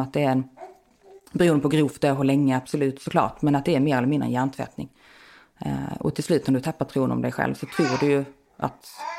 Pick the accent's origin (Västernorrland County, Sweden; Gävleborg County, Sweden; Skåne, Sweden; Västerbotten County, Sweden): Skåne, Sweden; moved away as an adult; now in Stockholm, Sweden; Att jag är född från Skåne, flyttade upp till Stockholm efter gymnasiet in på sig.